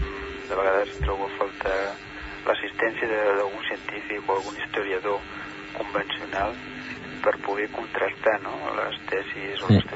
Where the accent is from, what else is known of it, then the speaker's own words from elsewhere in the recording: Manresa, Catalonia, Spain; jo com soc de Manresa